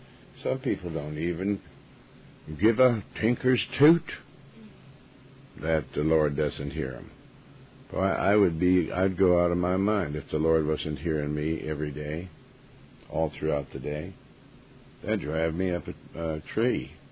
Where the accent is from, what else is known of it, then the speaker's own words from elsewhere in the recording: United States; I'm an American.